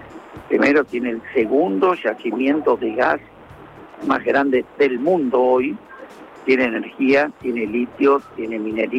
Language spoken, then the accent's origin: Spanish; Argentina; ¿somos capaces los argentinos de unirnos